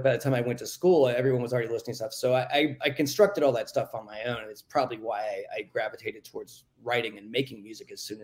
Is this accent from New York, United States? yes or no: no; West Virginia, United States; Well, I'm from West Virginia